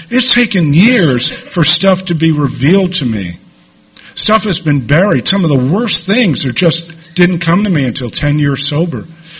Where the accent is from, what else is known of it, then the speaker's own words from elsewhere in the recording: New York City, New York, United States; I was born and raised in New York City. I was raised Roman Catholic.